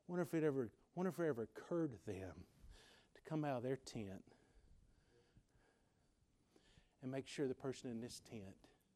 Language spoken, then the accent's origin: English; Virginia, United States; Not only am I from Virginia, but I'm from Southwest Virginia.